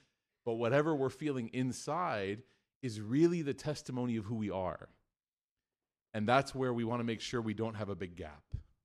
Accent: Midwest, United States; Growing up in the Midwest with a lot of Caucasian friends, I say the phrase Jesus Christ more than I'd like to admit.

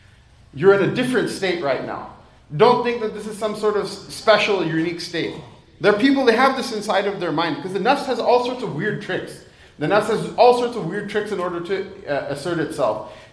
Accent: United States; When I was growing up, I was born and raised in America.

